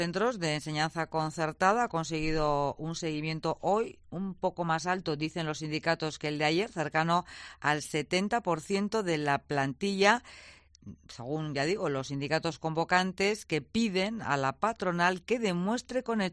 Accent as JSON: {"language": "Spanish", "region": "Basque Country", "country": "Spain", "said": "¿somos tolerantes los vascos con la inmigración?"}